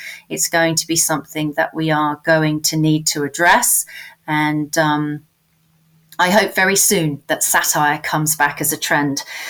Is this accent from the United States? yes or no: no; United Kingdom; I'm British. I'm not the only Brit on Twitter.